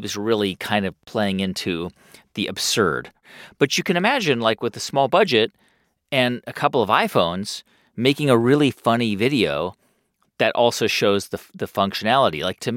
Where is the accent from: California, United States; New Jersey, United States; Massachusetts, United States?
California, United States; on my street where I grew up in the San Fernando Valley.